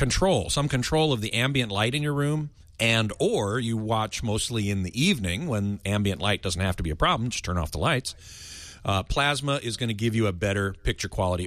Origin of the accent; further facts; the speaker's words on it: Burbank, California, United States; Okay, we got Richard in Burbank, California, my hometown.